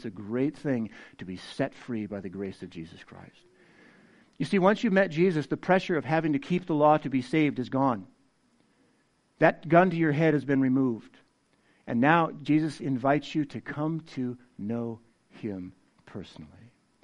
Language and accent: English; Virginia, United States; Forgive me, I'm from Virginia.